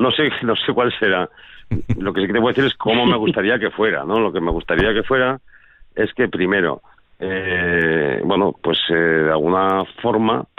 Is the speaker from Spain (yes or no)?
yes; Spain; Al final, todos somos españoles